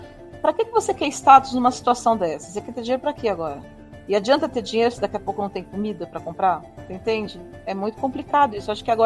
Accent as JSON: {"language": "Portuguese", "region": "Goiás", "country": "Brazil", "said": "porque eu sou aqui de Goiás"}